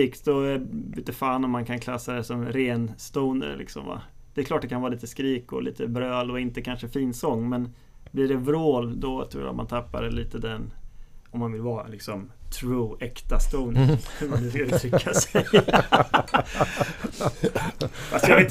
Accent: Örebro, Örebro County, Sweden; Alltså som örebroare

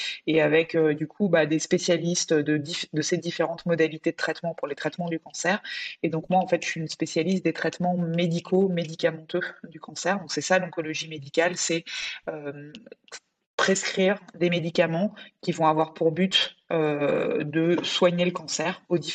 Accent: Paris, Île-de-France, France; Moi, je suis parisienne, je suis fille de prof, deux profs d'anglais.

